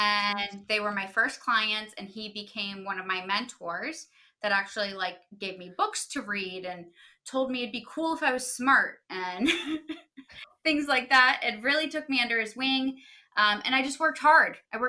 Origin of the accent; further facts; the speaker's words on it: Jupiter, Florida, United States; I was born and raised in Jupiter, and I love where I live, and I'll never live anywhere else.